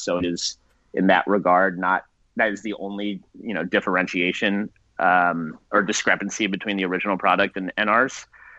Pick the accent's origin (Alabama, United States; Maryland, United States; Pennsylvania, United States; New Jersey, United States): Maryland, United States; Baltimore; I grew up in Baltimore, which is only, you know, 45 minutes northeast of here.